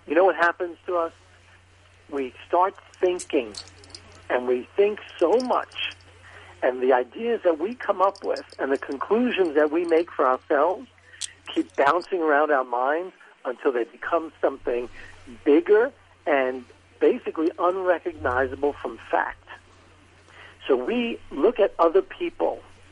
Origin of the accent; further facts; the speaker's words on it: New York, United States; now in Texas, United States; So I was born and raised in New York. I live now in Texas, and they always make a comment that this is not exactly a Texas twang I have.